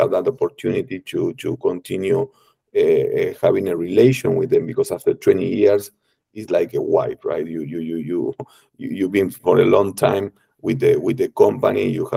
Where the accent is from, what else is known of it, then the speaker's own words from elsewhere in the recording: Rosario, Santa Fe, Argentina; born there; English is a second language; also born or lived in New York; I was born in Argentina, in Rosario, where is the very close to the grain exports corridors here in Argentina. And then in 2011, I moved to New York, and I lived there for 10 years.